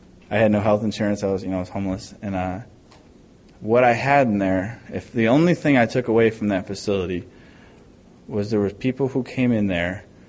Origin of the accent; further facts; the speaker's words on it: Michigan, United States; Yeah, you know, I'm from Michigan, so I could really care less about the SEC.